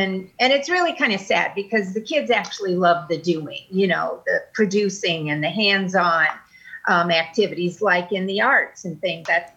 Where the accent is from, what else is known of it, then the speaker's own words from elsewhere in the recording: New Carlisle, Indiana, United States; also born or lived in Michigan City; I am pretty much a small town girl, so I grew up in New Carlisle. Actually moved to Michigan City in my eighth grade year, so that was kind of a culture shock going from small town New Carlisle to Michigan City in the 70s